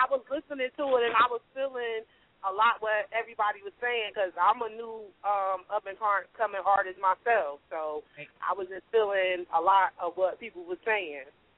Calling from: Newark, New Jersey, United States; I'm calling from Newark, New Jersey.

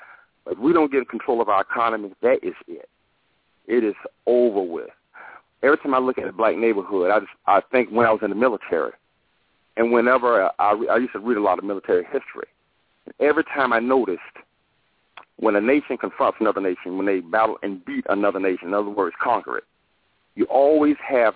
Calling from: Jacksonville, Florida, United States; from Jacksonville

